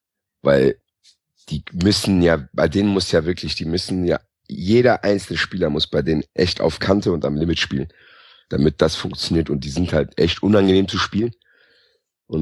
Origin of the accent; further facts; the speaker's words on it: Frankfurt, Hesse, Germany; ich bin ja Frankfurter, ich will eh nicht zu positiv über Darmstadt reden